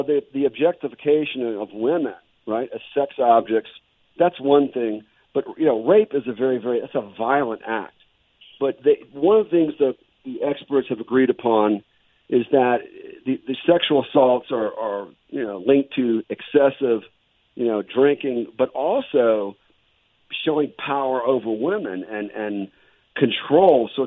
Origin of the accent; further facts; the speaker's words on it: the South, United States; Yeah, I mean, growing up in the South, I went to UNC Chapel Hill